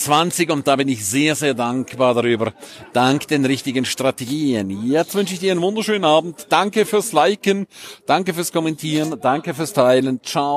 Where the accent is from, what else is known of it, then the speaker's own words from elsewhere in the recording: Graubünden, Switzerland; first language Romansh; German is a second language; Bundi Bunan, das ist meine Muttersprache, Rätoromanisch, und heißt nichts anderes als guten Tag und ein schönes neues Jahr